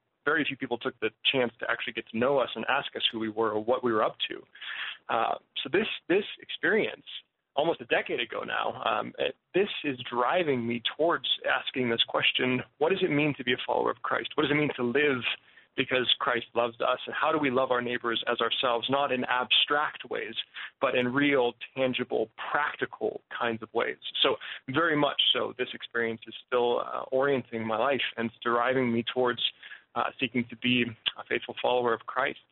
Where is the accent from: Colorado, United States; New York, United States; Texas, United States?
Colorado, United States; I mean, she's from Oregon, and I'm from Colorado, so we were familiar with snow